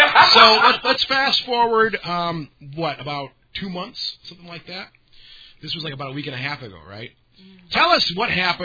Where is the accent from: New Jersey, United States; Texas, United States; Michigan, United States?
Michigan, United States; Warren; And I'm like, I'm from Warren.